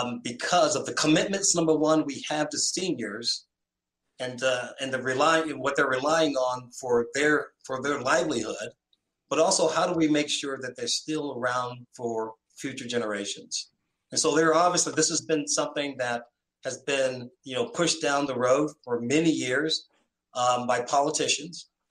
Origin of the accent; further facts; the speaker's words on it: New York City, New York, United States; Again, I grew up in Harlem. This was my start in life.